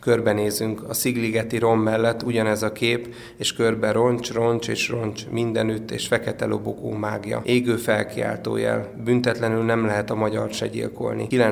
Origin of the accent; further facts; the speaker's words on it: Sopron, Győr-Moson-Sopron, Hungary; born there; én Sopron-bánfalvi születésű vagyok